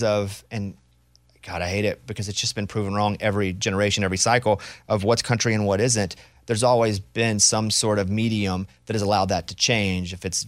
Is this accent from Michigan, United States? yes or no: no; Arkansas, United States; Based on where you come from, being from Mississippi and I'm from Arkansas, the classic rock was a massive part of my growing up.